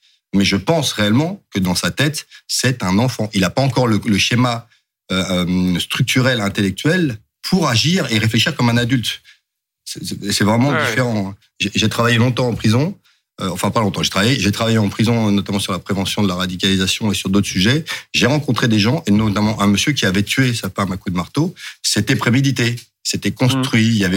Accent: Maurepas, Île-de-France, France; j'y ai né, j'ai grandi, j'étais directeur du service jeunesse, directeur du service des sports à Coignières, j'ai grandi à Morpa, je suis conseiller municipal à Morpa.

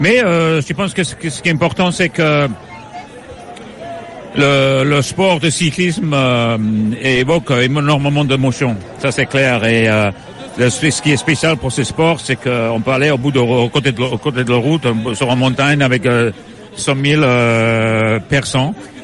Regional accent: Wales, United Kingdom; first language Welsh; French is a second language; moi j'ai grandi en Pays de Galles, mon première langue est gallois.

